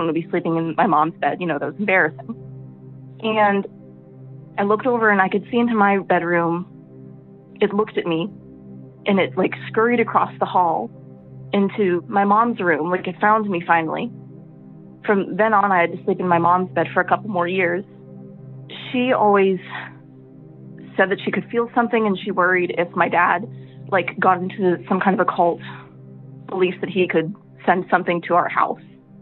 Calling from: Ohio, United States; Hi, I'm calling from Ohio.

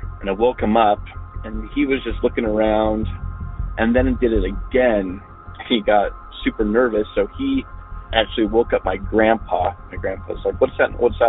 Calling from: Salt Lake City, Utah, United States; Hello, I'm a caller from Salt Lake City, Utah, and I have a story.

